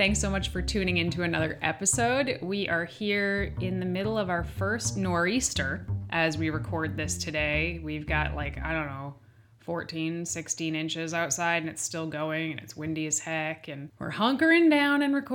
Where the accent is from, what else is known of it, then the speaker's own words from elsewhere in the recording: New England, United States; growing up in New England where we see a ton of snow.